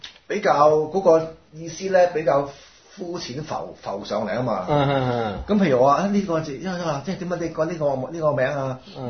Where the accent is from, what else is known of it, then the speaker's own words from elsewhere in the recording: Hong Kong; 但係咧，就係、是、我哋香港人咧覺得好笑啫。